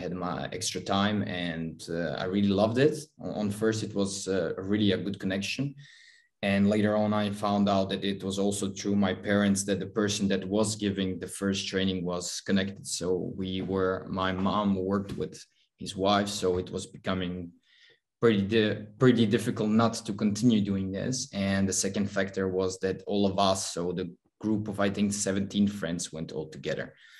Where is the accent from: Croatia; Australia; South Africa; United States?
Croatia; I'm 33. I'm from Croatia. I started playing hockey when I was 10 years old in Croatia.